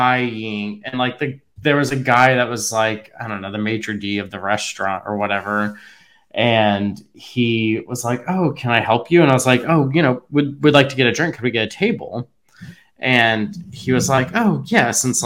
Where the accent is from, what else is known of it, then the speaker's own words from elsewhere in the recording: Oklahoma, United States; we're from Oklahoma, your favorite state.